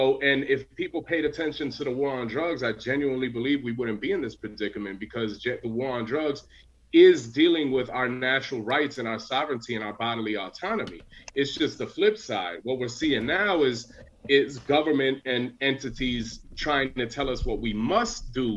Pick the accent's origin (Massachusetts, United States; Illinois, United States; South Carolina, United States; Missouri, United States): Illinois, United States; Chicago; violence in places like my hometown, Chicago